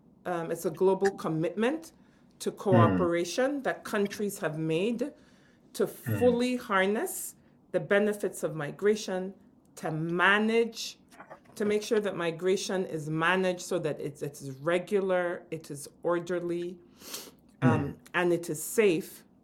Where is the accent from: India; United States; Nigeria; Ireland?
Nigeria; So I'm Nigerian. Obviously, Nigeria is a member of ECOWAS.